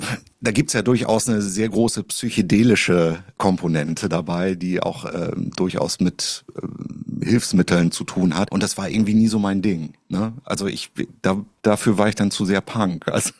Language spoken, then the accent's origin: German; Schleswig-Holstein, Germany; ich komme ursprünglich aus Nordfriesland, ne?